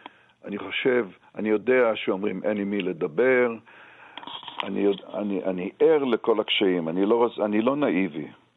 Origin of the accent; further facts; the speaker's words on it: Haifa, Haifa District, Israel; now in Jerusalem, Israel; של חיפה שאני גדלתי בה